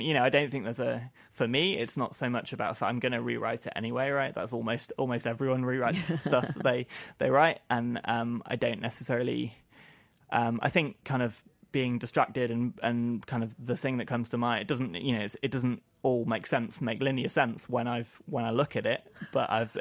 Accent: Wilmslow, North West England, United Kingdom; I grew up in Wilmslow.

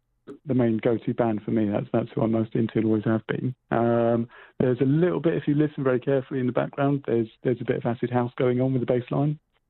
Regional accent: Andover, South East England, United Kingdom; I grew up in Andover, which is like a, I don't know, it's kind of grown all the time. It used to be a small town in the middle of Hampshire, just down the road from Stonehenge.

